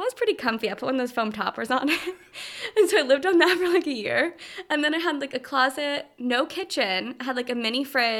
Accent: Allentown, Pennsylvania, United States; And growing up in Allentown, you know, just an hour down the turnpike, we went to Jim Thorpe a lot.

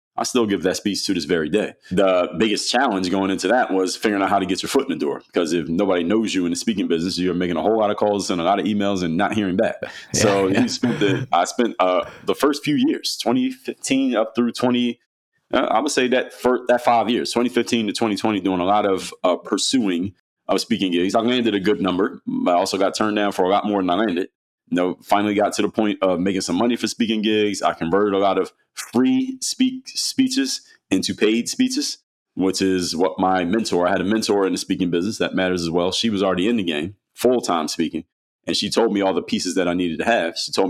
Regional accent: Philadelphia, Pennsylvania, United States; now in Miami, United States; Yeah, I'm in Miami, but I'm from Philadelphia.

